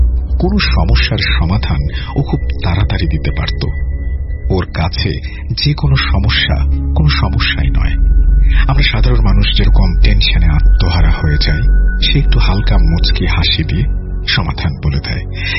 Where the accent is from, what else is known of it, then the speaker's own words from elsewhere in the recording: Barisal Division, Bangladesh; ওর আর আমার দেশের বাড়ি একই জায়গাতে, মানে বরিশাল বিভাগের কোন এক জায়গায়।